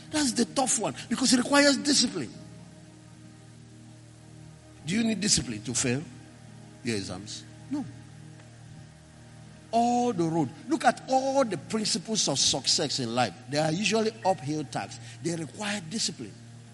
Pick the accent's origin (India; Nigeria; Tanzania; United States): Nigeria; Anambra; The Christian Association, Anambra, I'm from Anambra, were giving me, two of us, me and Professor Anubog, honor.